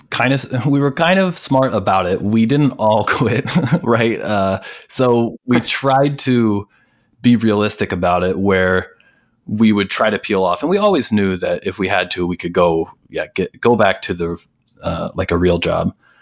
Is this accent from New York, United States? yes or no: no; Missouri, United States; And maybe we like to think that we're originally from Missouri, so we have those Midwestern sort of values where we're pretty easygoing and we don't get very flustered.